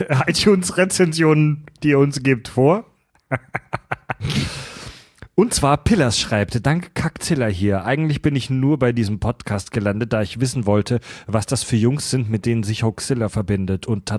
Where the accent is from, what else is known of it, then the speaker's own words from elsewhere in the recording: Schleswig-Holstein, Germany; würde ich euch gerne auf 2-3 Hörner Bier oder Met in meinen Heimatort bei Schleswig einladen.